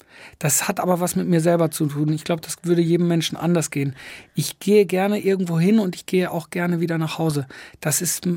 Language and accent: German; Switzerland; Ich komme aus der Schweiz und wir sind mit unseren Eltern früher viel Pilze suchen gegangen und so.